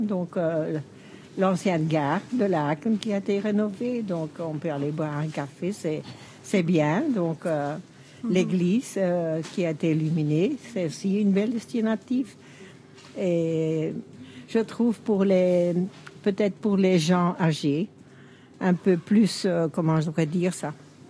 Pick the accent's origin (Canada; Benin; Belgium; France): Belgium; Asse, Flanders; je viens de Asse, donc qui est à 11 km d'ici.